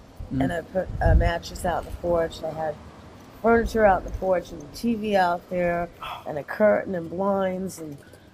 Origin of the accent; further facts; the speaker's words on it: New York, United States; also born or lived in New Hampshire; I grew up in New York till about 9. Okay. And then, my family moved to New England, New Hampshire.